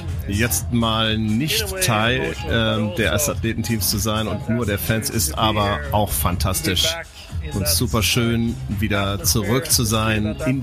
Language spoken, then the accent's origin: German; Netherlands; Für mich als Holländer wusste ich gar nicht, was ein Weltcup war überhaupt.